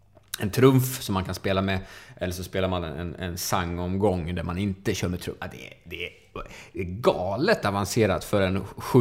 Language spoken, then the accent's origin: Swedish; Dalarna County, Sweden; accent: Dalarna dialect; Jag kan ha ganska mycket dalmål.